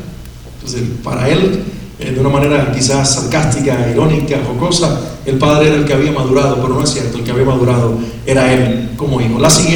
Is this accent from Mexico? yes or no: no; Santa Clara, Villa Clara, Cuba; la ciudad donde yo crecí, nací, de hecho, en mi tierra natal, en Cuba, se llama la ciudad de Santa Clara, y es una ciudad colonial. Yo crecí en el centro de esa ciudad.